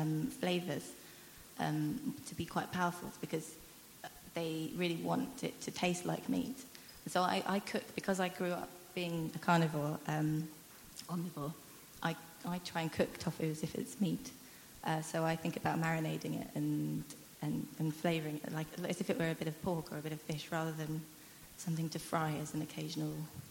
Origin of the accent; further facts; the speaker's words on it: Twickenham, London, United Kingdom; I grew up in London, in Twickenham, because my mum came to England when she was quite young.